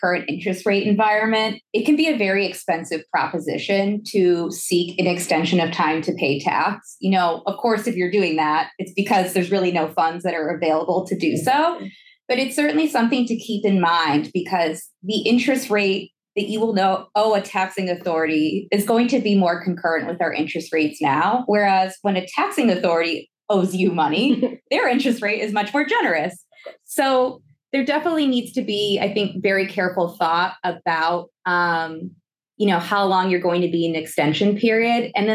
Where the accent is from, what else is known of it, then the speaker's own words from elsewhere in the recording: Connecticut, United States; Massachusetts does not assess a state level gift tax like my home state, Connecticut.